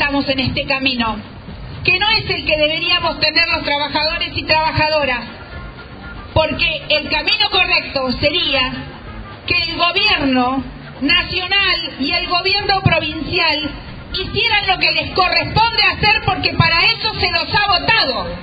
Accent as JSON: {"language": "Spanish", "country": "Argentina", "said": "que somos todos los argentinos y argentinas."}